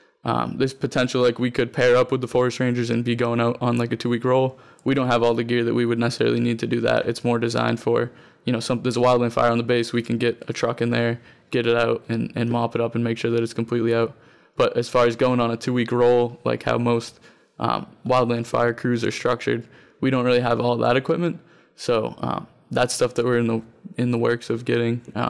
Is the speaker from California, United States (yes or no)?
no; Lewiston, Maine, United States; I'm originally from the Lewis and Auburn area. So a little bit further south of here.